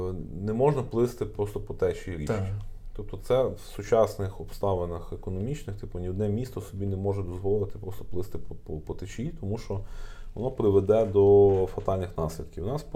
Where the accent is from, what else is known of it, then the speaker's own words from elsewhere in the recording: Kyiv, Ukraine; Я з Києва